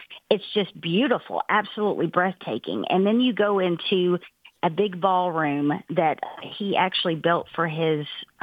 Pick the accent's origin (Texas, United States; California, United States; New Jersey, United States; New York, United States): Texas, United States; and our Texas attorney general, I'm from Texas, was right above me.